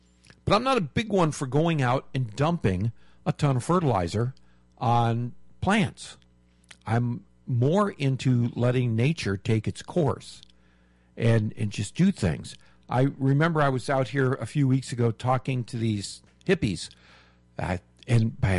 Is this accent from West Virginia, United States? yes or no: no; Michigan, United States; When I grew up in Michigan, we bought our produce from the farms.